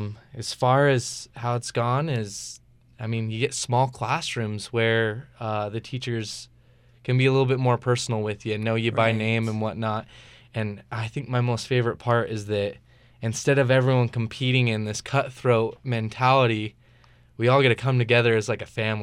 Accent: Arco, Idaho, United States; also born or lived in Pocatello; I'm from Arco, which is this small little town with numbers on a hill. Not too far from here, about an hour and a half, but yeah, and I lived in Isle Falls a little bit, but other than that, it's been pokey.

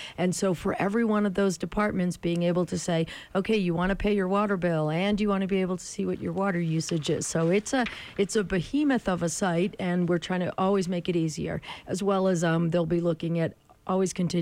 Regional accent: Massachusetts, United States; now in Utah, United States; I grew up in Massachusetts, where drivers are notoriously not courteous.

